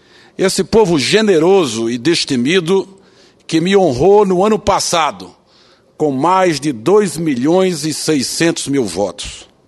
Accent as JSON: {"language": "Portuguese", "town": "Petrolina", "region": "Pernambuco", "country": "Brazil", "said": "Venho de Petrolina, do sertão do São Francisco, uma cidade que hoje está entre as mais prósperas do Brasil e lidera uma grande região produtora de frutas e vinhos."}